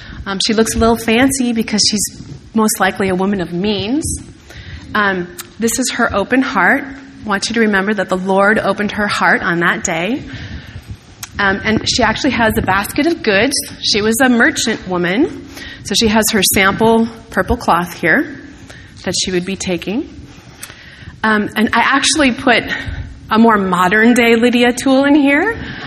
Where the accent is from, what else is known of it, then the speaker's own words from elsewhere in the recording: Minnesota, United States; Well, I told you that I grew up in Minnesota, and it's a way of life to cope with snow for 3, 4, maybe even 5 months a year.